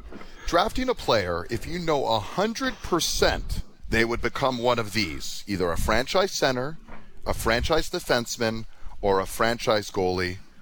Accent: Toronto, Ontario, Canada; We're on a Toronto radio station. I grew up in Toronto.

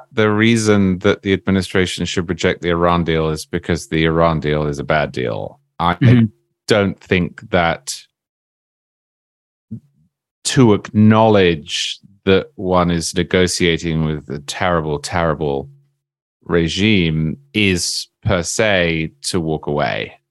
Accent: United Kingdom; which probably gives you some sense of my prejudices as a Brit.

